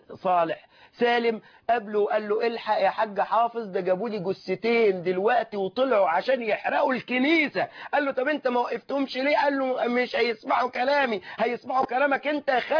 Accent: Suez, Suez Governorate, Egypt; عندنا في السويس في محافظة السويس

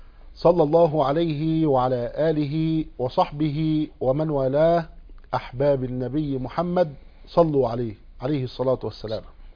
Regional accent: Egypt

